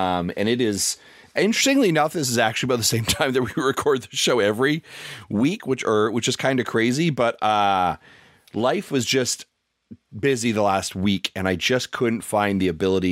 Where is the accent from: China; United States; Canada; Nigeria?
Canada; So as a Canadian